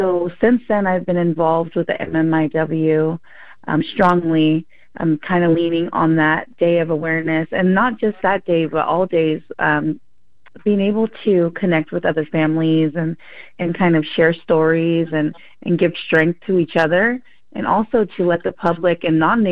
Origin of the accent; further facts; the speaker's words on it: California, United States; I come from the Manchester Band of Pomo Indians up in Northern California. I am Coastal Pomo